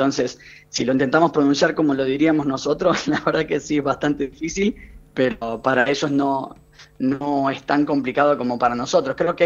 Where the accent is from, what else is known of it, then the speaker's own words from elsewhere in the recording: Gálvez, Santa Fe, Argentina; técnicamente soy italiano, pero bueno, soy de Ciudad de Gálvez, en Santa Fe, así que estoy a unas 2 horas de Rosario